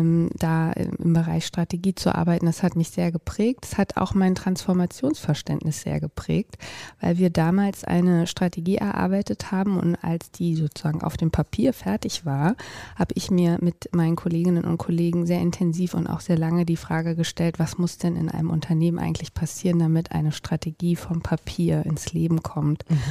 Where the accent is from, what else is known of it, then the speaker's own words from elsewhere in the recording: Berlin, Germany; Ich bin Berlinerin, Ur-Berlinerin und habe zwar ein paar Stationen mal außerhalb gehabt, aber lebe mittlerweile immer wieder und seit vielen Jahren und vermutlich auch für den Rest in Berlin. Liebe diese Stadt, wohne in Charlottenburg mit meinem Mann und meinen zwei Kindern.